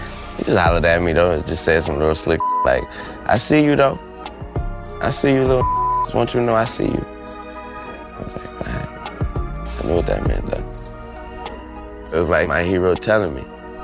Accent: New Orleans, Louisiana, United States; You know, I'm from New Orleans. I'm related to the people that live in those.

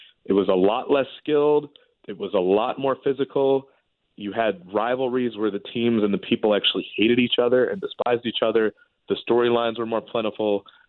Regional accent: Chicago, Illinois, United States; I mean, I grew up in Chicago, but I was 4 when the Knicks hired Pat Riley.

